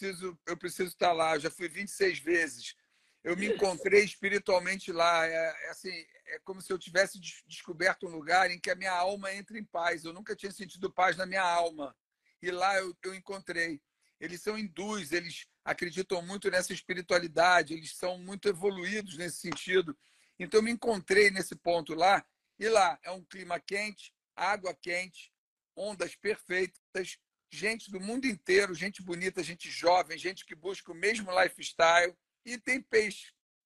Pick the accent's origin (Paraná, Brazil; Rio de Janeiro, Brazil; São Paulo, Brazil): Rio de Janeiro, Brazil; Não, eu sou carioca e no Rio de Janeiro eu trabalhei dos 17, 18, 19 anos fazendo algumas figurações, alguns trabalhos.